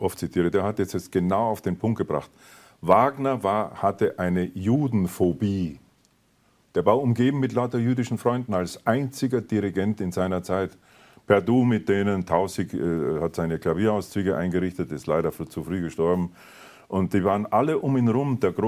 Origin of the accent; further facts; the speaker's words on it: Vienna, Austria; born there; Ich bin ja in Wien geboren.